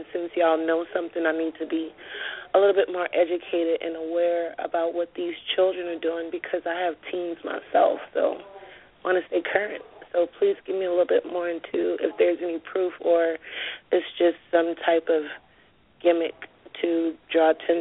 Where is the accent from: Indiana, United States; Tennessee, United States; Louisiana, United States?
Louisiana, United States; New Orleans; I was born and raised in the Lower Night or across the canal by Treacle, right off of Treacle by the levee.